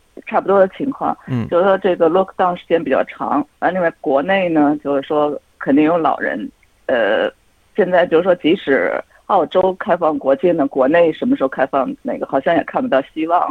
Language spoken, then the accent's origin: Chinese; China; now in Australia